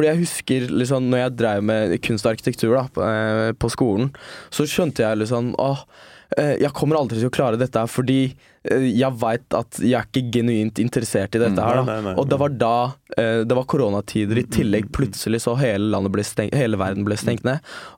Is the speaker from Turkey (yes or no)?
yes; Alanya, Antalya, Turkey; now in Norway; Jeg vokste opp i Alanya, det var der jeg bodde, det var der alle norske turistene også var der.